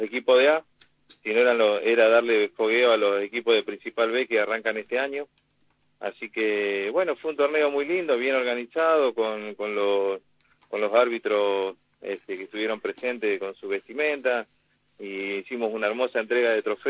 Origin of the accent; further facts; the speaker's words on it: Río Turbio, Santa Cruz, Argentina; born there; yo soy nacido acá en Río Turbio y que amo a mi pueblo